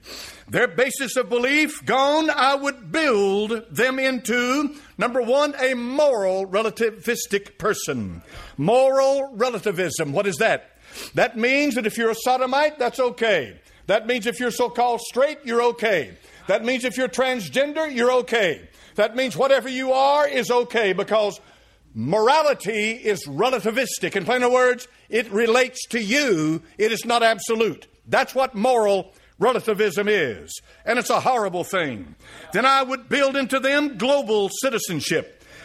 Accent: Tennessee, United States; born there; I was born on September the 17th, 1946, Knox County, Tennessee, General Hospital, as an American.

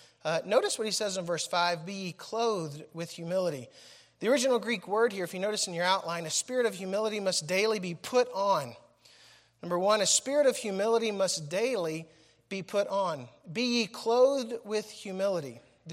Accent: Uganda; moved away; if you were coming like I am from Uganda

